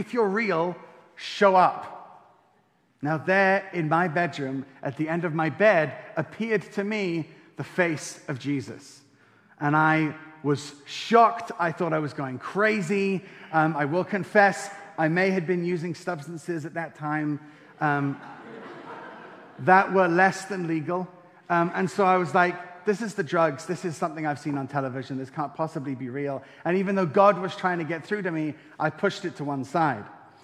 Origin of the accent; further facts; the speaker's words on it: England, United Kingdom; also born or lived in Israel / France; I am born to a Scottish father, a Moroccan Jewish mother. I was born in Israel. I was raised in England and in France.